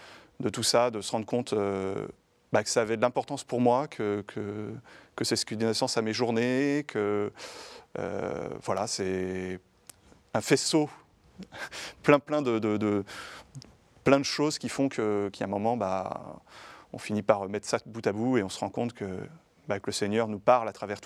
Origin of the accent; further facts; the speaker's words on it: Redon, Brittany, France; born there; Absolument, je suis né à Redon.